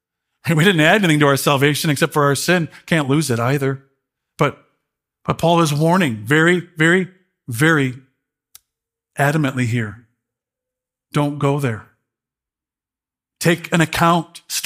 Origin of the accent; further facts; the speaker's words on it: Chicago, Illinois, United States; but I am from Chicago. We do have a couple Italians there, you know.